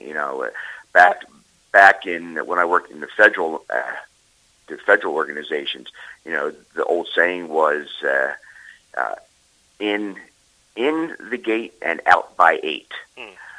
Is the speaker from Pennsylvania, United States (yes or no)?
yes; Philadelphia, Pennsylvania, United States; I'm born and raised in South Philadelphia.